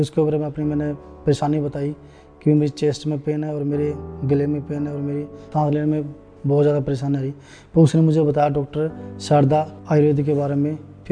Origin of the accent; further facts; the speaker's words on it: Chandigarh, India; और मैं चंडीगढ़ से हूँ